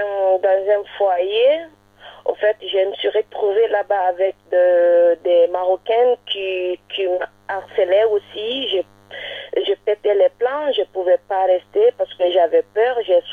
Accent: Guinea; now in France; je suis guinéenne

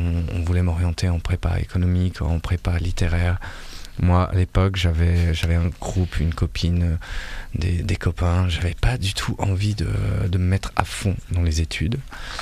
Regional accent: Bouxières-aux-Dames, Grand Est, France; also born or lived in Val-d'Oise; À la base, je viens de la périphérie de Nancy.

